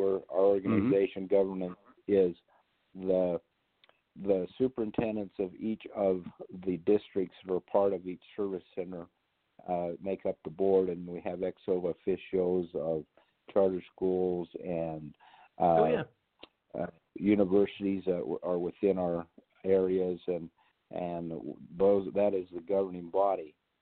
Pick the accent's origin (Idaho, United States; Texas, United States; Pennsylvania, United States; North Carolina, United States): Idaho, United States; Yeah, I'm originally from Idaho.